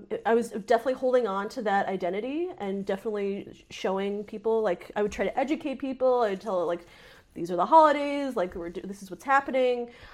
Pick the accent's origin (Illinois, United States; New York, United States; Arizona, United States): Illinois, United States; Wheaton; Yeah, I grew up in Wheaton, Illinois. I know there are some Jews in Wheaton.